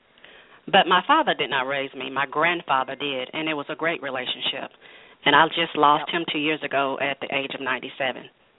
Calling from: Georgia, United States; I am calling from Georgia.

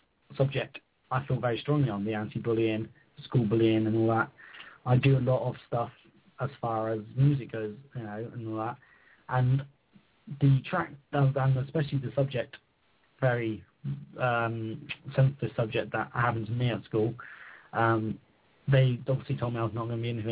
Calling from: England, United Kingdom; I'm in England. I live in England.

